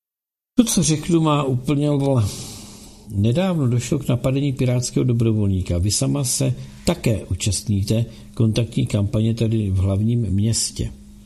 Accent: Georgia; se Rusko snažilo okupovat co největší část Gruzie, odkud pocházím, jak napovídá moje příjmení.

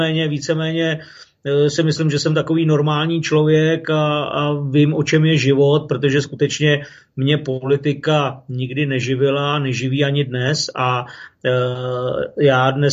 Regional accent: Prague, Czechia; No tak já jsem rodilý Pražák, nevím, jestli to je dneska něco pyšného nebo ne, nicméně narodil jsem se v Praze, jsem 69. ročník, takže už taky pár let něco pamatuji. No a vyrůstal jsem v Praze

